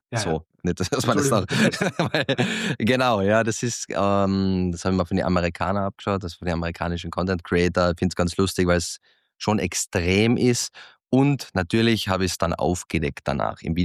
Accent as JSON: {"language": "German", "town": "Klagenfurt", "region": "Carinthia", "country": "Austria", "tie": "born or raised there", "said": "ich bin in Klagenfurt-Kärnten aufgewachsen, absolut schwierig."}